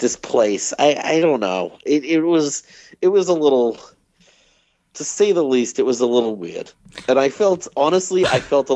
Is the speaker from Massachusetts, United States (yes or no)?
yes; Quincy, Massachusetts, United States; I mean, I'm from Quincy, so like I can't, yeah, you can't really speak